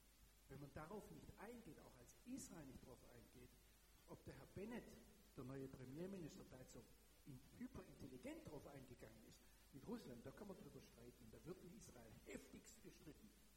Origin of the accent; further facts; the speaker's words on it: Germany; Da habe ich ihm gesagt, ich komme aus Deutschland.